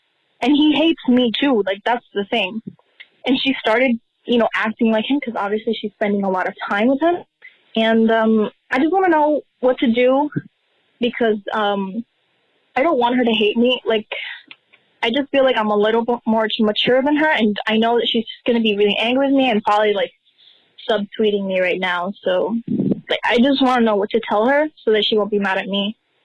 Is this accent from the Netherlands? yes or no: no; Puerto Rico; I'm 15 years old. I'm from Puerto Rico